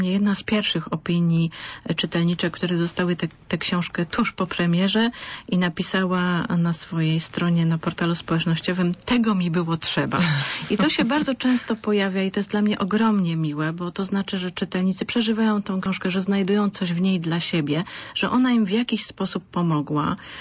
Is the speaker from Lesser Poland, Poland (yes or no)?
yes; Kraków, Lesser Poland, Poland; Ja pochodzę z Małopolski, z Krakowa.